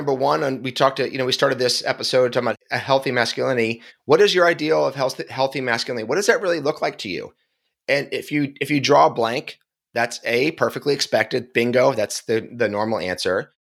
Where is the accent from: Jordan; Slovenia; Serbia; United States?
United States; Philadelphia, Pennsylvania; I'm from Philly. We like a little salt and pepper on our food and a little salt and pepper in our language.